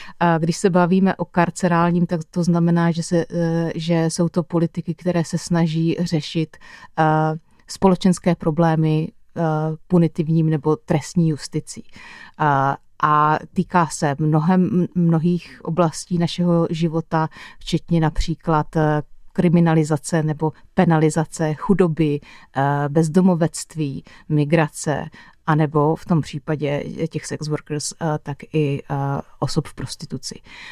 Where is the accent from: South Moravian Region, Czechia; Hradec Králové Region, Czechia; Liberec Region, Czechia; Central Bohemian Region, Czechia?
South Moravian Region, Czechia; Veselí nad Moravou; now in Valtice, Czechia; Takže pocházím z Veselí nad Moravou, bydlím už 7 let ve Valticích